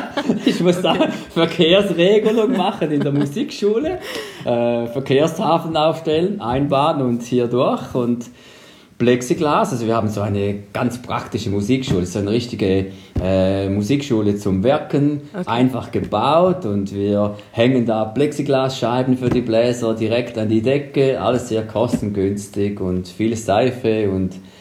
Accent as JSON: {"language": "German", "country": "Switzerland", "said": "bei uns in der Schweiz"}